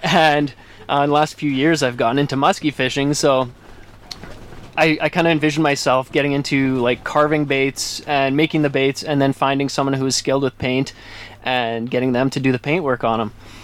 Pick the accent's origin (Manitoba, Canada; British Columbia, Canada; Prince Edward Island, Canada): Manitoba, Canada; Winnipeg; I am from Winnipeg, Manitoba